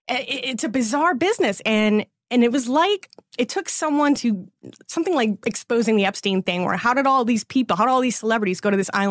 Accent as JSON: {"language": "English", "region": "Massachusetts", "country": "United States", "tie": "born or raised there", "moved": "as an adult", "lives_now": "West Coast, United States", "said": "New England. I'm a Mass hole, they would call us, Massachusetts. Okay. And then I moved to the West Coast when I was 21."}